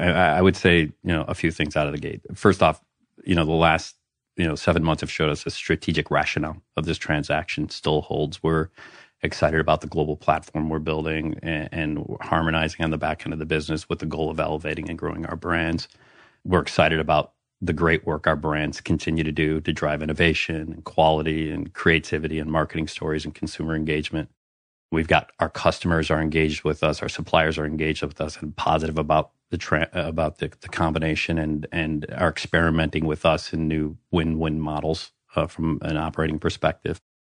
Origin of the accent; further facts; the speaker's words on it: Illinois, United States; Grew up in the suburbs of Chicago, relatively blue-collar family, youngest boy out of five boys.